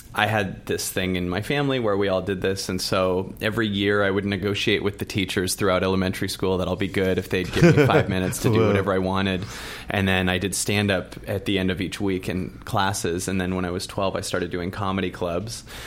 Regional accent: Seattle, Washington, United States; now in Calabasas, United States; I'm originally from Seattle.

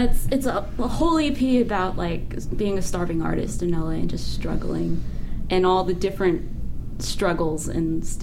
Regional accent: Sunnyvale, California, United States; I am. I'm from Sunnyvale.

